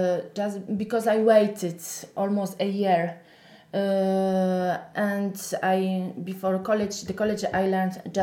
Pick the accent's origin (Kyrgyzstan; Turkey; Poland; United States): Poland; also born or lived in Wrocław; So I was born in the center of Poland, but I studied in Wrocław. It's a town in the southwest of Poland.